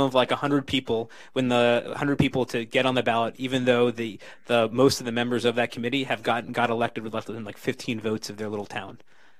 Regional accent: United States; born there; having been born in this country and been a kind of first-generation American as parents kind of came from India

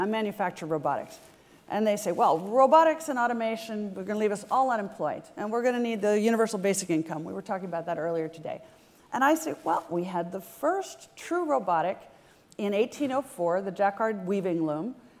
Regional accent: California, United States; I grew up surfing in California

